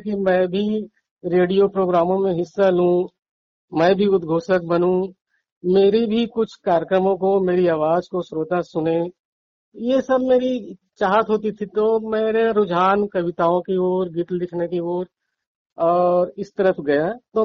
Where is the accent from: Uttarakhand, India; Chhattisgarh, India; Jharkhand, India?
Chhattisgarh, India; Bilaspur; first language Marathi; मैं पला बड़ा तो हूँ, बिलासपुर में हूँ मैं। छत्तीसगढ़ी और छत्तीसगढ़ी परिवेश में मेरा बचपन गुजरा है।